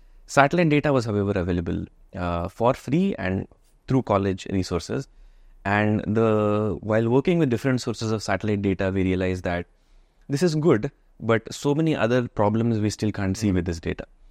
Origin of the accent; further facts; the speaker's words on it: Chikmagalur, Karnataka, India; So I grew up in Chikmagalur here in Karnataka.